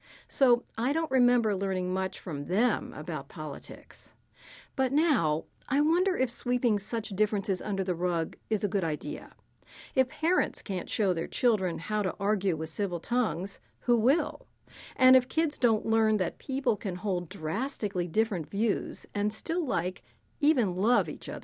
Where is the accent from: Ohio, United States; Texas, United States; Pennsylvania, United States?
Pennsylvania, United States; like the time I listened to a woman from my home state of Pennsylvania say she voted for Trump